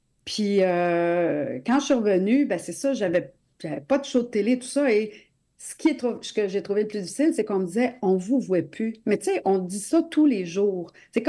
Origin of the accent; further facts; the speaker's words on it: United States; first language English; French is a second language; also born or lived in Eastern Townships; j'ai écrit un album en anglais parce que moi, c'est ma langue. Mon père, j'ai grandi beaucoup aux États-Unis, puis tout ça, puis on parle anglais chez nous, puis tout ça. J'habitais des cantons de l'Est.